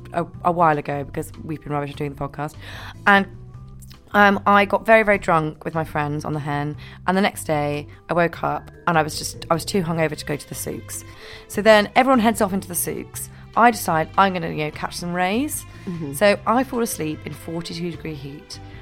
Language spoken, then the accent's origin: English; Scotland, United Kingdom; Also, because I'm from Scotland, iron brew bars.